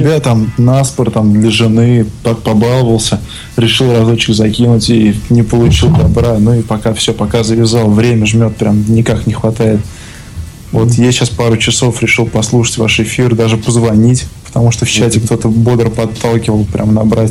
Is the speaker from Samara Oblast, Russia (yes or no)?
yes; Samara, Samara Oblast, Russia; Я из Самары.